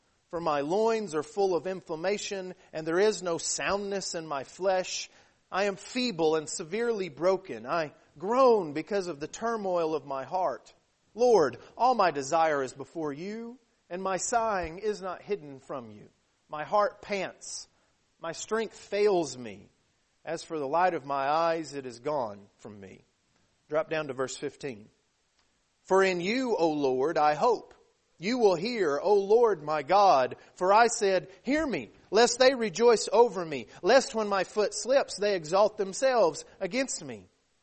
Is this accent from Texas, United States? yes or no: yes; Texas, United States; moved away as an adult; I didn't learn how to swim until I was 18 years old because I grew up in West Texas, and the biggest problem was there wasn't any water to swim in.